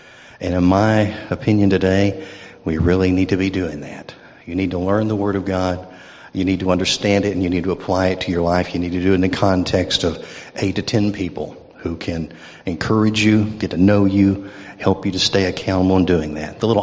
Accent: Irving, Texas, United States; also born or lived in Dallas; I was born in Dallas and raised in Irving, Texas.

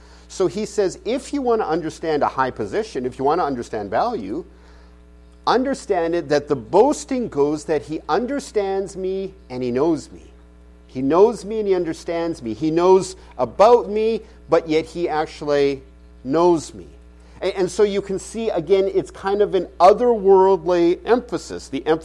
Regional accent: Canada; I'm from Canada, so that, you know, it's not Canada.

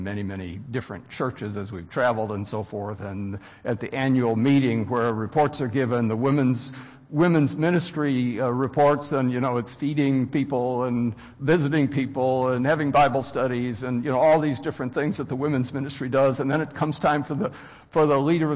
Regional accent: Wheaton, Illinois, United States; I grew up in Wheaton, Illinois, and in my home church was a very, very fine man that had 11 children.

